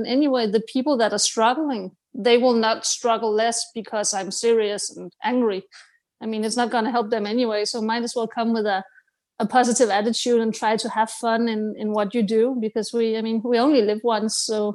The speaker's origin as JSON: {"language": "English", "country": "Denmark", "said": "I'm from Denmark, which is like a very small Scandinavian country."}